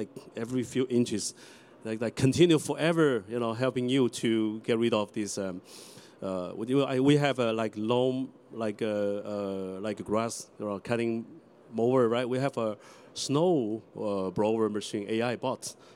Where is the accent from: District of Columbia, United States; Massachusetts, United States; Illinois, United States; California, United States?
District of Columbia, United States; Washington; So me and Sarah, we are from Washington, D.C. region.